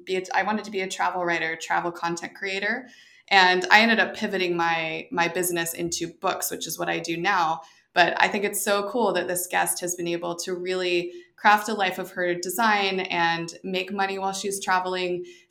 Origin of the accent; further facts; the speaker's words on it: Idaho, United States; So I'm from Idaho. My community is very wealthy, very white.